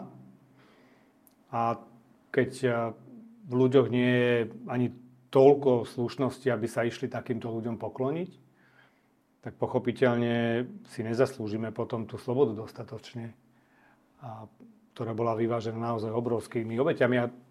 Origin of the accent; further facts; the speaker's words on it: Bratislava, Bratislava Region, Slovakia; Vyrastal som v Bratislave, takže som tam zažil mnoho vecí.